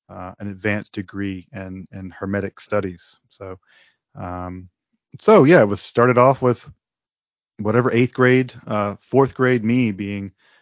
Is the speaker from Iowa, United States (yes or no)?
no; Jackson, Mississippi, United States; Yeah, I was born and raised in South Jackson, Mississippi.